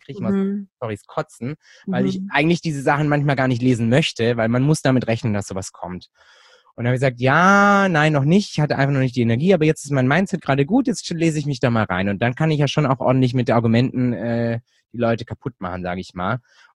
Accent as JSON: {"language": "German", "town": "Hechingen", "region": "Baden-Württemberg", "country": "Germany", "tie": "born or raised there", "said": "ich bin hier in Hechingen aufgewachsen, meine Oma ist Urhechingerin, meine Mutter ist Schwäbin und so weiter und so fort."}